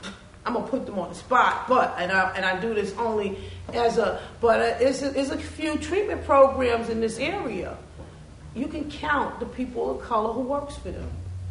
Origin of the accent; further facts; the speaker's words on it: New York City, New York, United States; Because this is not a ghetto. I'm from Harlem. this is beautiful.